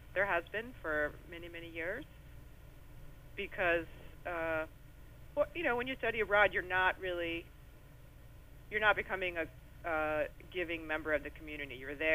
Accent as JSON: {"language": "English", "region": "the South", "country": "United States", "said": "I'm from the South, so mostly I write, a lot of my settings are Southern."}